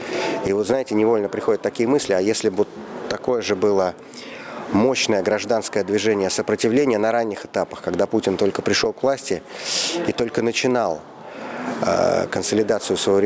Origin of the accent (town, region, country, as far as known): Moscow, Russia